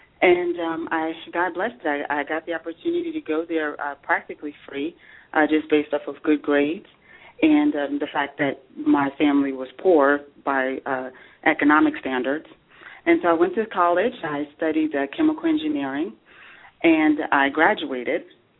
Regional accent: Harlem, New York, United States; But, no, I grew up in Harlem. I was the oldest of six children and, you know, raised by a single parent.

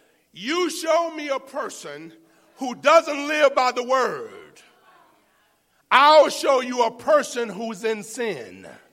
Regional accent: Florida, United States; I was born and raised in Florida. I'm from the Gulf of Mexico. I swam in that water all my life.

